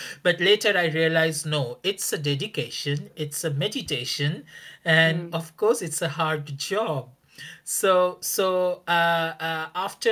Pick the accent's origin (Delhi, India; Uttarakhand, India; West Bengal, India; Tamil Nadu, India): West Bengal, India; Kolkata; So I enrolled my PhD in back to my hometown, which is in Calcutta, in India.